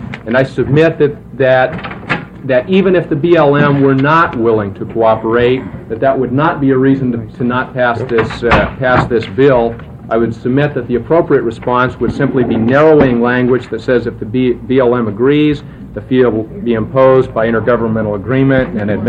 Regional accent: Eugene, Oregon, United States; I'm from Eugene.

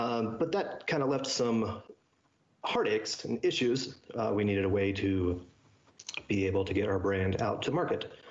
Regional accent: Oregon, United States; I was born and raised in Wallowa County.

